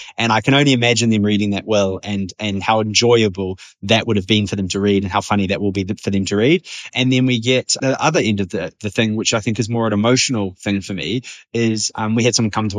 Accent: New Zealand; now in England, United Kingdom; I'm a New Zealander living in England. So I would say my funeral is something that reminds me the most of home

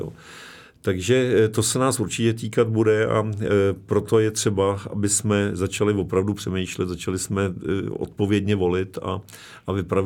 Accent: Karlovy Vary, Karlovy Vary Region, Czechia; jsem z Varů, tak jsem pyšnej Varák

